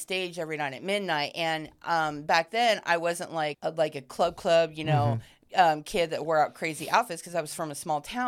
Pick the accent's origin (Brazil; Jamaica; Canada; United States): United States; Longview, Washington; where I grew up, which is north of here, I grew up in Longview, Washington, Kelso, Washington.